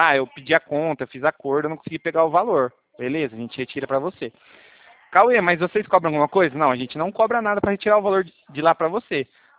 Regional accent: Rio Claro, São Paulo, Brazil; Eu sou daqui de Rio Claro, do lado.

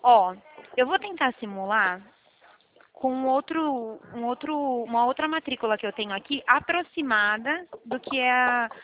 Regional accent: Araras, São Paulo, Brazil; eu falo da cidade de Araras.

